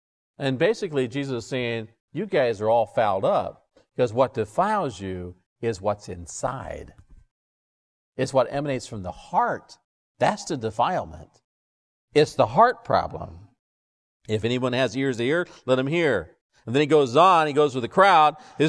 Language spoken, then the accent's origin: English; California, United States; I said, you understand, I grew up in Southern California. Do you understand that?